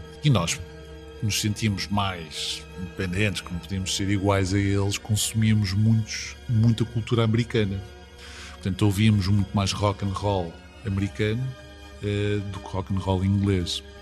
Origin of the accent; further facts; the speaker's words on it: Macau; Mas mais ou menos por essa altura, nos anos 90, a RTP não transmitia programação nenhuma para Macau. Nós tínhamos um canal, que era a Teledifusão de Macau